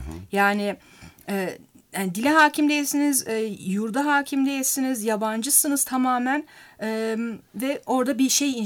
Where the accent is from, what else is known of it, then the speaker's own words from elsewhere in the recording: Germany; moved away as an adult; benim vatanım Almanya'ydı. Orada doğup büyüdüm. Kreşe orada gittim. İlkokul orada gittim. Eğitimimi orada aldım. Orada çalıştım.